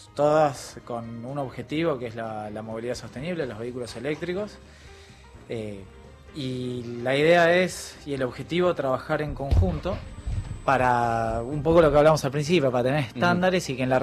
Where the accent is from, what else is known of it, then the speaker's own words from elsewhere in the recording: Argentina; como argentinos, está bueno que empecemos a trabajar ahora en ser previsibles